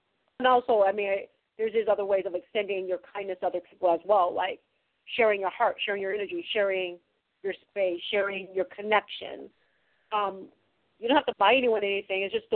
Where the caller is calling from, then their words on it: California, United States; Hi, guys. … from California.